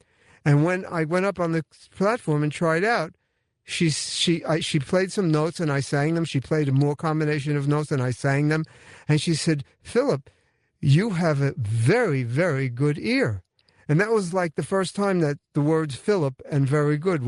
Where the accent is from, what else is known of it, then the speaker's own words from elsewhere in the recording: Brooklyn, New York, United States; born there; Yeah, I was born in Brooklyn.